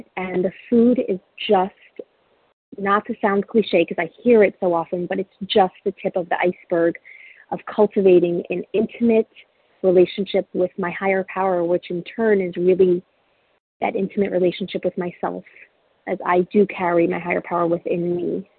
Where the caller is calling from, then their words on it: Florida, United States; I'm calling from South Florida.